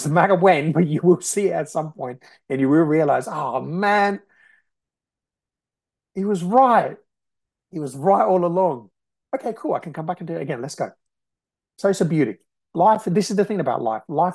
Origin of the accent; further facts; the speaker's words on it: Brazil; I came from nothing. Nothing. I grew up in Brazil. I came from nothing.